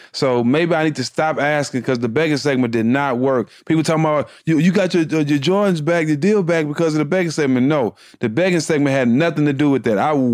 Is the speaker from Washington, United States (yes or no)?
no; Texas, United States; So for me, he let me know that I could make it being from my hometown, you know, him and … So I always salute them. And when people ask me where you from, I say, I'm from